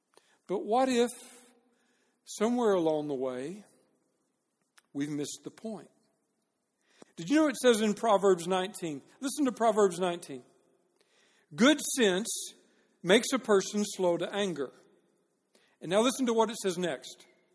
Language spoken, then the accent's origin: English; Dallas, Texas, United States; now in Apex, United States; Dallas is my hometown and the church I served before I came to Salem and to Apex, North Carolina, was a church in the downtown area of Dallas